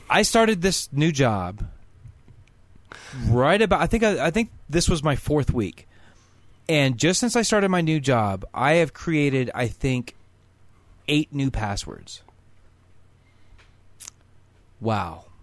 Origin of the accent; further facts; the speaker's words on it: Oxford, Indiana, United States; growing up in Oxford, Indiana, 1984 is when it came out.